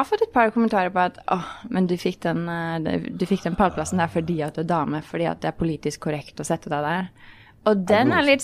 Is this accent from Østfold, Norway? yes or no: no; Oslo, Norway; jeg kommer fra Oslo, fra Ekeberg. Vokste opp I en veldig vanlig familie, holdt jeg på å si. Jeg har 4 yngre søsken